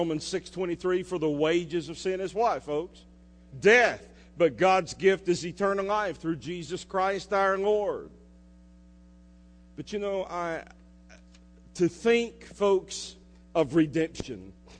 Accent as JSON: {"language": "English", "region": "Georgia", "country": "United States", "tie": "born or raised there", "said": "I will never forget growing up on South Cobb Drive, right behind WFOM radio station, we had a creek that ran by."}